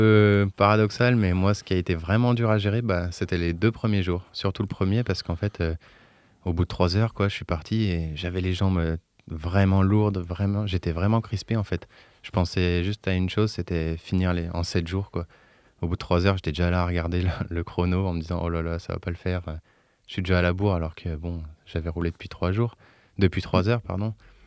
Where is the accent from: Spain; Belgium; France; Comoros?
France; Auvergne-Rhône-Alpes; je viens d'avoir 22 ans et je suis originaire de l'Ain. J'habite à Arban.